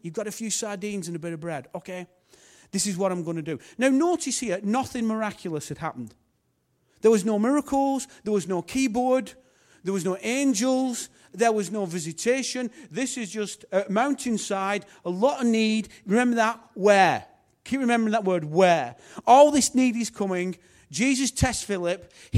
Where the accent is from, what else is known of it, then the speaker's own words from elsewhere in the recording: England, United Kingdom; So I can say I'm an Englishman, I know the Queen, I love God, I'm a pastor.